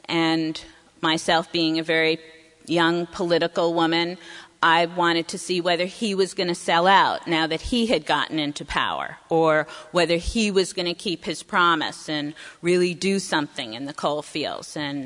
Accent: Scarsdale, New York, United States; I grew up in Scarsdale, New York, which is in Westchester County, and it's sort of a somewhat affluent suburb

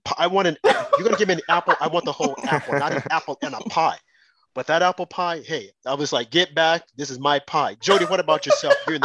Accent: the South, United States; I'm from the South, and I have been known to partake in some chitterlings if it's prepared properly.

